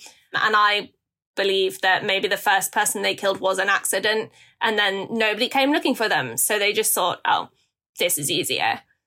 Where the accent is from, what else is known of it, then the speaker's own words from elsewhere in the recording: England, United Kingdom; Yeah, so I grew up being shown pictures by my grandma of America.